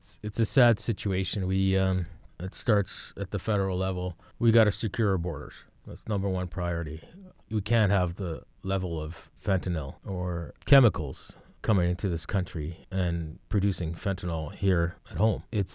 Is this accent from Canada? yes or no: yes; Canada; It doesn't affect my rights as a citizen, as a Canadian.